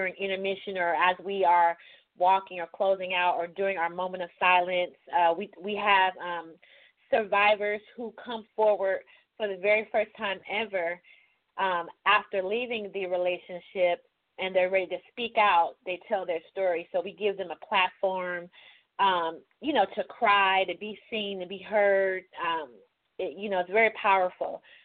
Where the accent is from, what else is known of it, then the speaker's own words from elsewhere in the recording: Chicago, Illinois, United States; Well, we're all from Chicago, so and that's where Miss Vicky unfortunately was murdered.